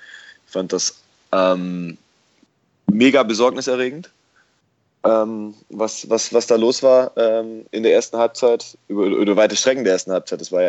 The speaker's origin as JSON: {"language": "German", "town": "Urbach", "region": "Baden-Württemberg", "country": "Germany", "tie": "born or raised there", "said": "ich komme ja aus dem Remstal und habe in Urbach mein Elternhaus"}